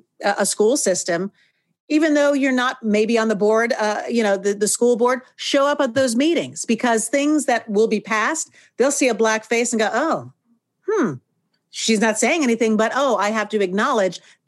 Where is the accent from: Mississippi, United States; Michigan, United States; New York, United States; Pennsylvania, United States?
New York, United States; And when I was growing up, I grew up outside New York, multicultural area.